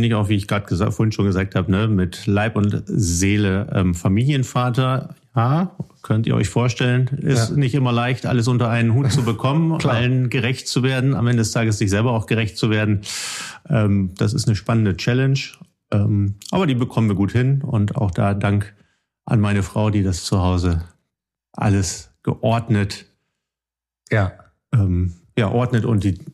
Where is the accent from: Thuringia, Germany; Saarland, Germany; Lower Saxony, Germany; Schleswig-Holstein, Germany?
Lower Saxony, Germany; Wilhelmshaven; also born or lived in Stuttgart; Ich bin grundsätzlich geborener Schwabe, in Stuttgart geboren, seit 86 lebend in Wilhelmshaven, bin hier aufgewachsen und bin ein norddeutsches Kind. Meine Mutter ist Finnin, halber Finne.